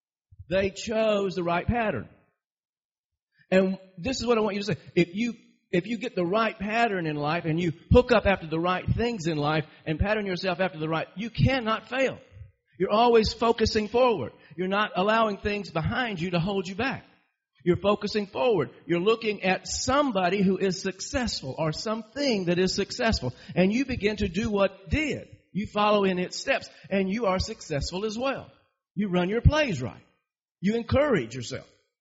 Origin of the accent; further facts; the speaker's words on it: Miami, Florida, United States; born there; And I was born in Miami, so I had a link there.